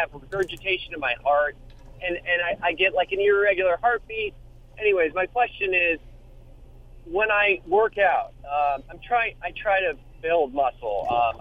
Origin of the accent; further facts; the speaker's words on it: California, United States; I'm from California. I was kind of raised on it.